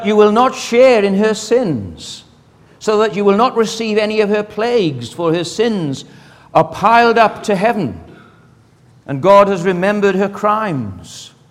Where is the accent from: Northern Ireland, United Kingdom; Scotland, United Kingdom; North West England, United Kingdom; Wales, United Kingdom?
Wales, United Kingdom; grateful as I am for my upbringing and my family background and being Welsh and everything that's involved in that, all the influences in my childhood and upbringing